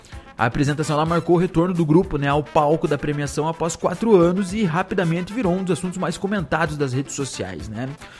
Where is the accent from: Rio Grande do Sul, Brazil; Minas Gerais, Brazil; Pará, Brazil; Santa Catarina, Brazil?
Rio Grande do Sul, Brazil; Somos gaúchos, enfrentamos qualquer problema.